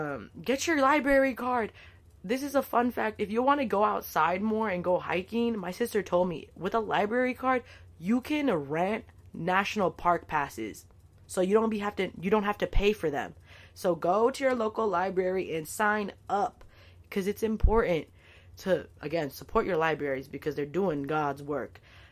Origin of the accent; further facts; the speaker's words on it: California, United States; I grew up in the Bay Area and I was like, this is the most diverse, like, coolest place ever.